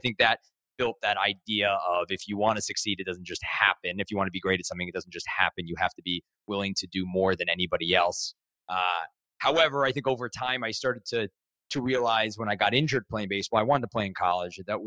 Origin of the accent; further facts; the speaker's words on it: California, United States; now in New York, United States; While I'm in New York now, I feel very much of a California kid still. Loved growing up in the Bay Area.